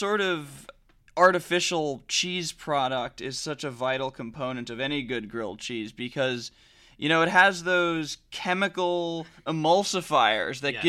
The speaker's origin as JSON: {"language": "English", "region": "New York", "country": "United States", "said": "I mean, like I said, as a New Yorker, you know, you go to the bodega, it probably has a cat."}